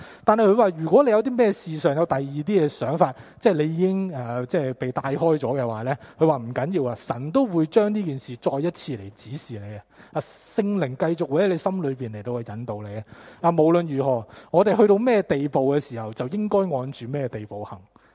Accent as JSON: {"language": "Cantonese", "country": "Hong Kong", "said": "作为香港人，是吧？很难专注一件事"}